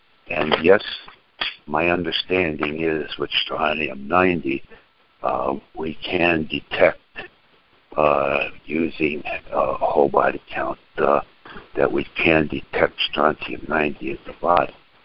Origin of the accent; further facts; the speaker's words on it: Indiana, United States; I'm from Indiana.